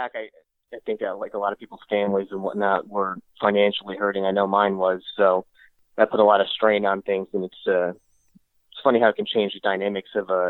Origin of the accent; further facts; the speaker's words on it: Poughkeepsie, New York, United States; So I grew up in a place called Poughkeepsie. It's about 30, 45 minutes away from New York City itself.